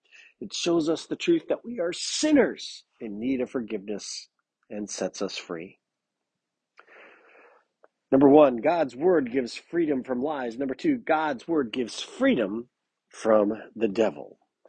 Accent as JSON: {"language": "English", "country": "United States", "said": "You know, I'm an American. I live in freedom. I live in the most free country on earth."}